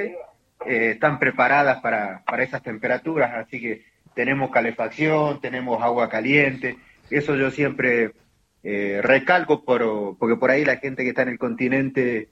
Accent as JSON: {"language": "Spanish", "town": "Trelew", "region": "Chubut", "country": "Argentina", "said": "De Trelew Chubut, sí."}